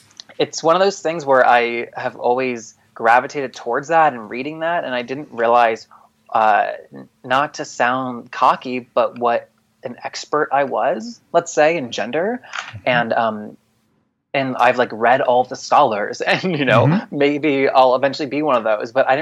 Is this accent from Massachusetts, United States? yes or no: no; North Carolina, United States; I grew up in North Carolina, the bathroom state.